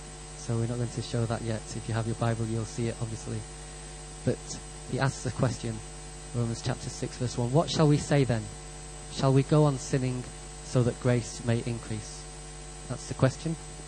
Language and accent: English; Wales, United Kingdom; born there; I was born in Wales.